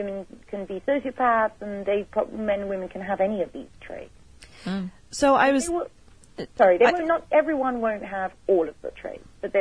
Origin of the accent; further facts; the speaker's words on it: London, United Kingdom; now in United States; I'm actually from England.